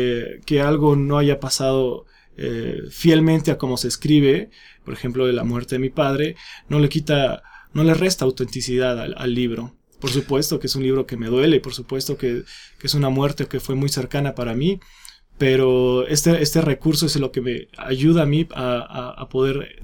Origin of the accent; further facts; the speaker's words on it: Ciudad Altamirano, Guerrero, Mexico; moved away as an adult; also born or lived in Coyuca de Catalán / Cirándaro; now in Mexico City, Mexico; originario del estado de Guerrero. Nací en un lugar que se llama Coyuca de Catalán. Pasé mi infancia en un lugar que se llama Cirándaro. Y durante toda mi adolescencia la pasé en Ciudad Altamirano, de donde me reconozco más deudor de mis orígenes